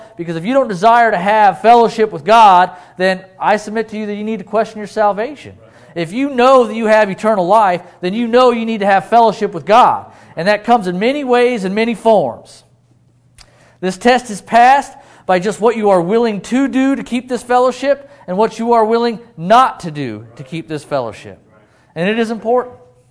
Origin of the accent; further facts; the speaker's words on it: Idaho, United States; I was born and raised in Idaho. I moved halfway across the country, and here I am.